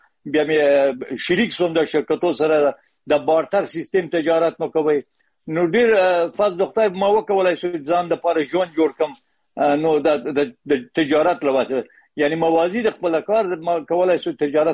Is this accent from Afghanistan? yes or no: yes; Herat, Afghanistan; born there; په هرات کې پیدا شوی یم.